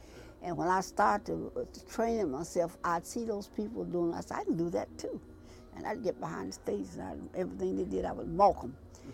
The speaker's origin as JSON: {"language": "English", "region": "West Virginia", "country": "United States", "tie": "born or raised there", "also_born_or_lived": "Huntington, United States", "said": "From Huntington, West Virginia. Raised in Logan County. That's where I was raised. But I left there, I ran away from home, I was 13."}